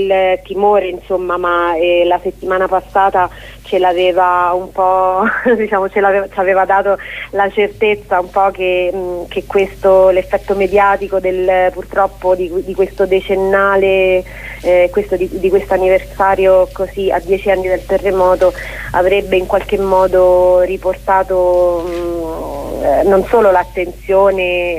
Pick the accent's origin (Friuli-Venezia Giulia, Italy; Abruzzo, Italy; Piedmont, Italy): Abruzzo, Italy; L'Aquila; se ti ci abitui come aquilana che ci vive, è ancora difficile non vederla come una città